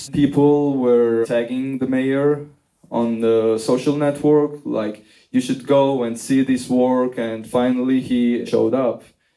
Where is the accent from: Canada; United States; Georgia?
Georgia; Tbilisi; I started it 4 years ago in my hometown, Tbilisi, Georgia.